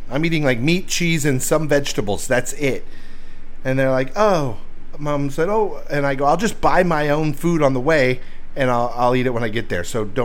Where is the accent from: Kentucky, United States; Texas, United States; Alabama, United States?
Alabama, United States; born there; And remember, I was born in Alabama. My parents are from Alabama and Alabama food.